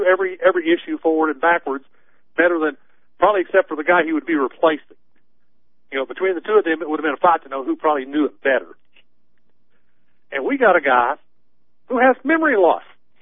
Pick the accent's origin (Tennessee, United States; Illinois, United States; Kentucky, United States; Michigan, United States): Tennessee, United States; I say, you know, I'm from Tennessee.